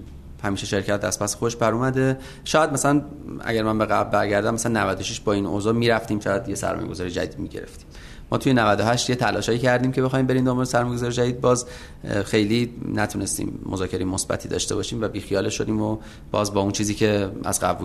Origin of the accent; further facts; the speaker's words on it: Iran; born there; حالا ما تو ایران به دنیا اومدیم